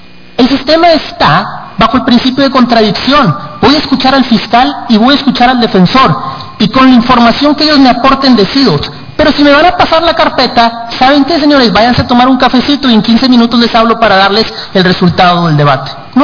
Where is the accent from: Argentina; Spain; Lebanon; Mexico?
Mexico; northern Mexico; se los digo con mucho respeto y como buen norteño